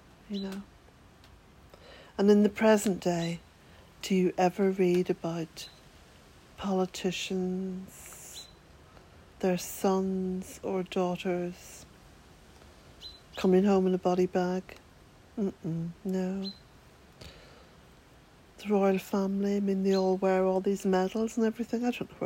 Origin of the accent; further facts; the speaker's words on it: Ireland; I'm an Irish woman. I'm a Celtic woman.